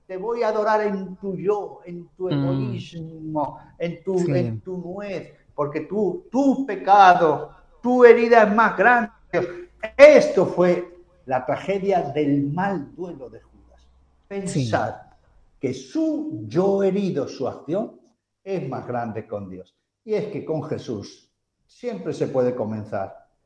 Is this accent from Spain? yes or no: yes; Galicia, Spain; Yo, que como soy gallego y soy un poco bruto